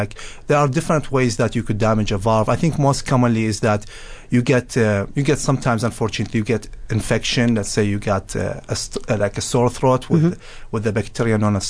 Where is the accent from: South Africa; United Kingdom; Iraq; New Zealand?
Iraq; moved away as an adult; now in United States; So I'm originally from Iraq. I came in 2009 as a refugee into the United States.